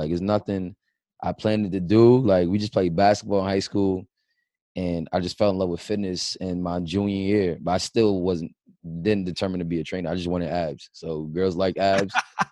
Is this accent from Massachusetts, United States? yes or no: no; Queens, New York, United States; also born or lived in New Jersey / Niagara Falls / Brooklyn; I'm from Queens. I was born in Jersey. I lived in Niagara Falls. After Niagara Falls, I moved to Brooklyn.